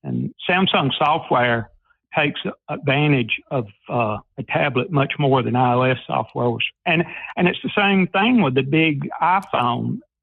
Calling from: Lithia Springs, Georgia, United States; Lithia Springs, Georgia.

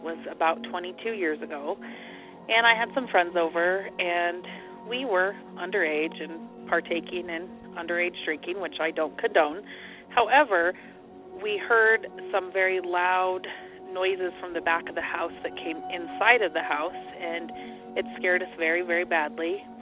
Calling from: Midwest, United States; I'm calling from the Midwest.

